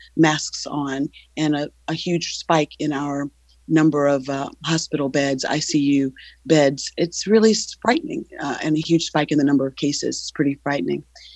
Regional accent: Selma, Alabama, United States; I proudly represent my home district, which includes Birmingham, Montgomery, and my hometown of Selma, Alabama.

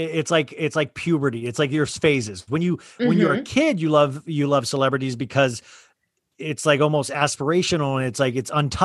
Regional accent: Kansas, United States; born or raised there

